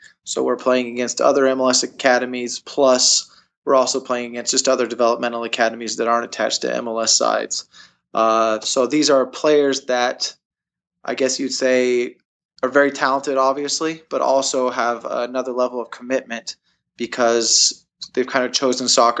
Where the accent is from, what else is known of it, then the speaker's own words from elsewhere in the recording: Iowa, United States; Born and raised in Iowa. So growing up in Iowa, I had a family that was very, workout oriented.